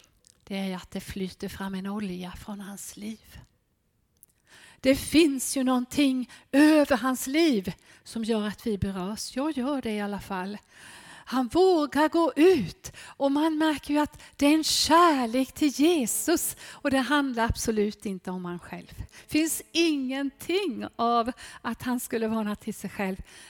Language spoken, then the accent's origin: Swedish; Sävsjö, Jönköping County, Sweden; Jag är uppväxt i Sävsjö, det vet Gunni. Så det är hemtrakter för mig det här.